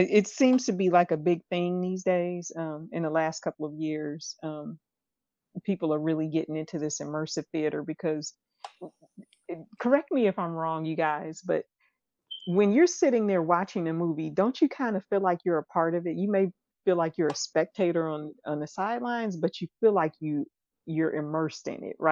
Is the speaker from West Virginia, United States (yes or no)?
no; Euclid, Ohio, United States; So I grew up in Euclid.